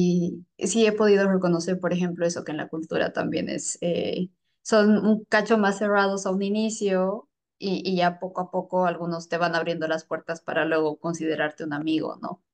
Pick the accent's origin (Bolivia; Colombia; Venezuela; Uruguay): Bolivia; moved away as an adult; now in Netherlands; Yo vengo de Bolivia. Me vine aquí a Países Bajos hace más o menos 2 años, 1 año y medio, y principalmente para hacer mi maestría.